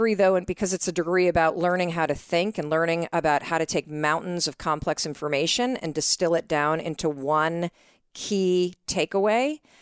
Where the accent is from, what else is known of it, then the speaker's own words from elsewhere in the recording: Michigan, United States; So I grew up in Western Michigan.